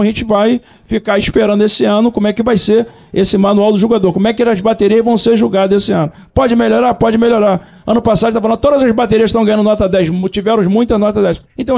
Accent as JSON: {"language": "Portuguese", "region": "Rio de Janeiro", "country": "Brazil", "tie": "born or raised there", "said": "Sou cria do Morro do Borel aqui perto, então sou tijucano, como a maioria deve estar aqui também."}